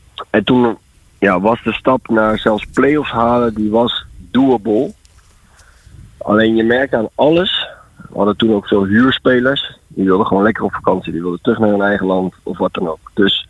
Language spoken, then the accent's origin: Dutch; West Netherlands, Netherlands; En dat is misschien moeilijk te geloven omdat ik uit het Westen kom.